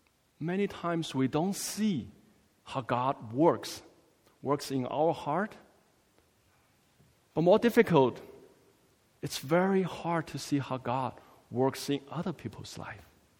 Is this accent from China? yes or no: yes; China; I came from China, so I just use China as an example.